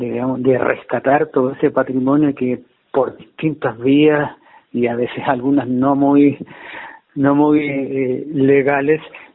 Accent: Antofagasta, Chile; yo que soy de Antofagasta

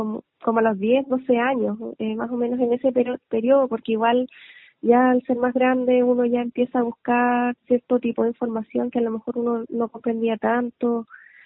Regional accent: Nueva Imperial, Araucanía, Chile; Yo viví y crecí en Nueva Imperial, siempre estuve viviendo en la ciudad. Si bien tenía familia en el campo

